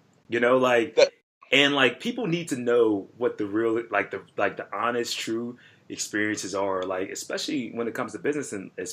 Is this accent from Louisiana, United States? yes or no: no; Pittsburgh, Pennsylvania, United States; I'm from Pittsburgh.